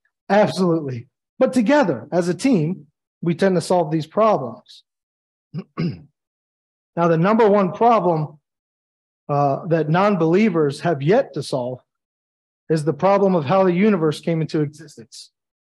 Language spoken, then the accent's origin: English; Baltimore, Maryland, United States; So, you know, I went, okay, well, you know, I'm from Baltimore.